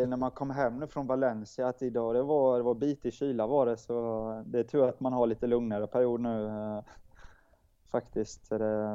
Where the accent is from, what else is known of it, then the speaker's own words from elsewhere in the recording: Jönköping, Jönköping County, Sweden; Nej, jag är ju från Sveriges Jerusalem